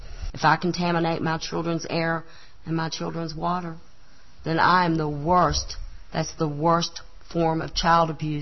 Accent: Marfork, West Virginia, United States; moved away as an adult; I'm from Coal River, West Virginia, originally from Marfork. I moved 2 years ago because Massey Energy Coal Company moved into my hollow at Marfork.

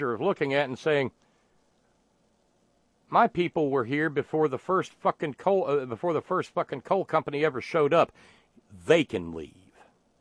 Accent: Colorado, United States; born there; I know what it means, and I was born in Colorado. My father and mother born in the South.

